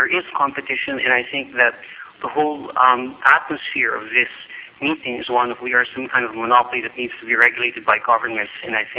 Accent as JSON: {"language": "English", "country": "Philippines", "said": "since I'm from the Philippines"}